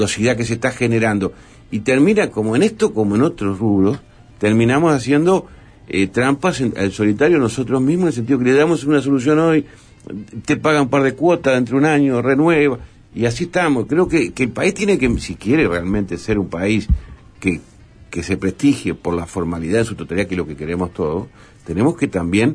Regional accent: Capurro, San José, Uruguay; en mi pueblo fue el último donde hice las obras de cordón cuneta y de pluviales, porque no quería que dijera, mirá, porque este es de Capurro

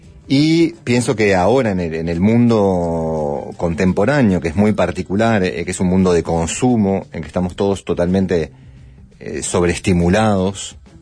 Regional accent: Uruguay; me acuerdo de cuando era chico en Uruguay

